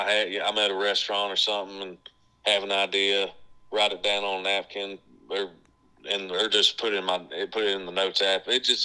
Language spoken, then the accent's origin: English; Kentucky, United States; Man, I'm from Kentucky, so I'm a big bourbon guy.